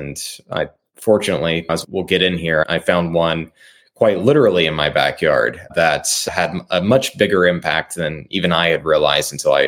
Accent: Ironton, Ohio, United States; I knew that he came from Ripley, Ohio, not too far away from where I grew up in Ironton.

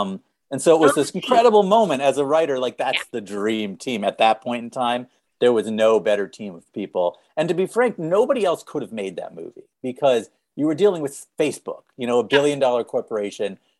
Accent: Boston, Massachusetts, United States; I'm a kid from Boston.

